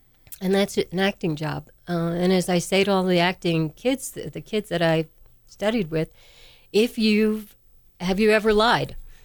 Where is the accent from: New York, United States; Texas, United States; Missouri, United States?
New York, United States; New York City; I grew up in New York City, and I grew up wanting nothing more than to act.